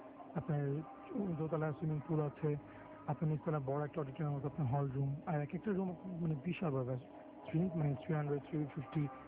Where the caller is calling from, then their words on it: Dhaka, Dhaka Division, Bangladesh; ঢাকা বক্সিবাজার থেকে এসেছি।